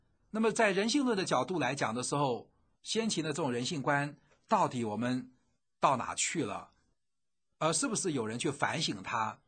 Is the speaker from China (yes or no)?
yes; China; 就很容易跟我们中国人孟子的这个系统的心性说啊，能够有所汇通了